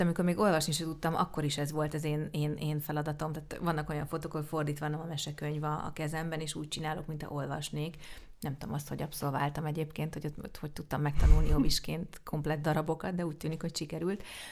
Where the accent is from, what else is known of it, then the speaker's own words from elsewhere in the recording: Budapest, Hungary; én egyébként nem messze innen a Havanna lakótelepen nőttem fel.